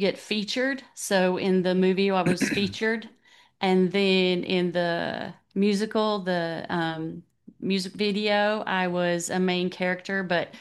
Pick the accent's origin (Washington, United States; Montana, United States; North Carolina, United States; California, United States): North Carolina, United States; also born or lived in Florida; I grew up in North Carolina. We were born in Florida, but my mom's family's here. My dad's family was here. That's where we grew up.